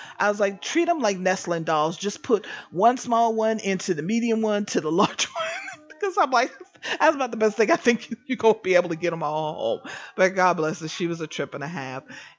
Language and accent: English; California, United States; I'm just visiting. I'm from, you know, I'm from California. I'm here on vacation.